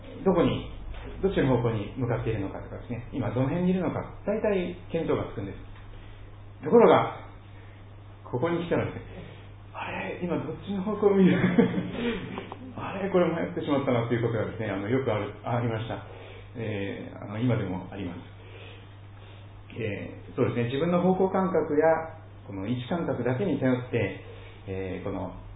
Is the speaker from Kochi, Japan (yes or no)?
yes; Kochi, Japan; 私が生まれ育った四国の高知県というところは、北側に四国山脈の山並みがあるわけですね。で南を向くとこう海があるわけなんですよ。